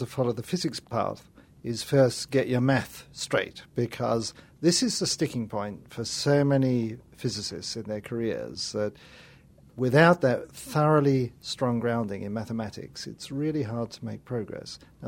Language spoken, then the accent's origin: English; England, United Kingdom; I grew up in England